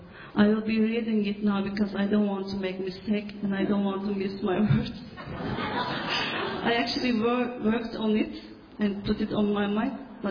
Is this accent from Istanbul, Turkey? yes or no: no; İzmir, Turkey; English is a second language; moved away as an adult; I am from Turkey, west part of Turkey, which is close to Ephesus. I came to leave this country last year on October.